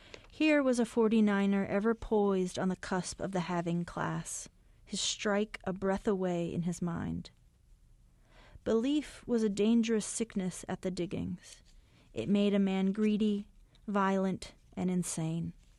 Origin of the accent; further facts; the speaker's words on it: Bishop, California, United States; born there; But yes, I was born in Bishop, California, which is about as close to Death Valley as you can get and still have a hospital for being born.